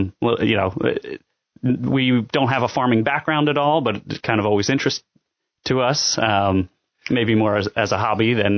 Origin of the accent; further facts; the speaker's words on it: Haverford, Pennsylvania, United States; my wife and I moved from Springfield Township, is where we lived beforehand. I'm from Haverford originally.